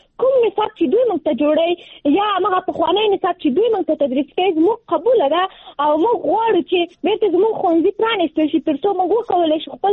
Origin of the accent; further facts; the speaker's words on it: Nangarhar, Afghanistan; now in Kabul, Afghanistan; ما د ننګرهار د ولایت نه فعلاً په کابل کې ژوند کوم